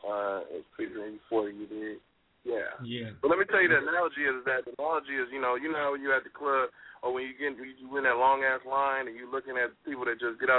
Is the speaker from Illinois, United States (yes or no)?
no; Oakland, California, United States; when I was growing up in Oakland, she just passed away